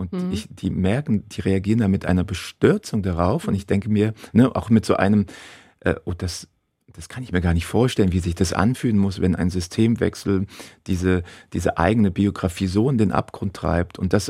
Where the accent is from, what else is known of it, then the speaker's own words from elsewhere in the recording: Halle, Saxony-Anhalt, Germany; ich bin ja in Halle Silberhöhe groß geworden, im Plattenbauviertel. Vielleicht vergleichbar mit Berlin-Marzahn oder Leipzig-Grünau.